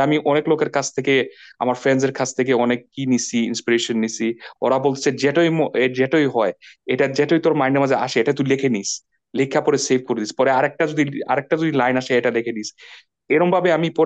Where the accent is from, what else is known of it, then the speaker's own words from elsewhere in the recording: Leicester, East Midlands, United Kingdom; আমার home town লেস্টারে